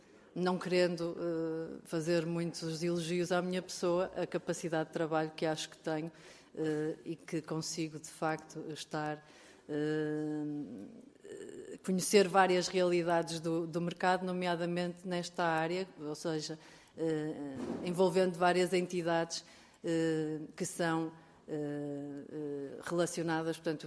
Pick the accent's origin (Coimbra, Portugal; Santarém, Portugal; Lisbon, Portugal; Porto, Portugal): Porto, Portugal; sou natural da cidade de Porto e é lá que exerço e sempre exerci a minha atividade.